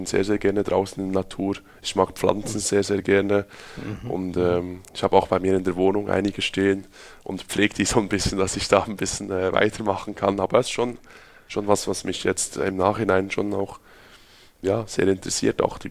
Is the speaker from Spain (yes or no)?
no; Switzerland; now in Germany; bei uns in der Schweiz